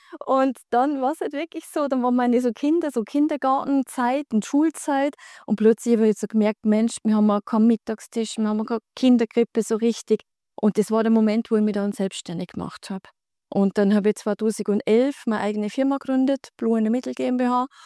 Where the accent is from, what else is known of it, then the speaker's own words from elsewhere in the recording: Bavaria, Germany; now in Switzerland; ich bin ursprünglich aus Bayern, aber schon sehr lange in der Schweiz. Und man hört es leider nicht. Mein Schweizerdeutsch ist nicht wahnsinnig toll.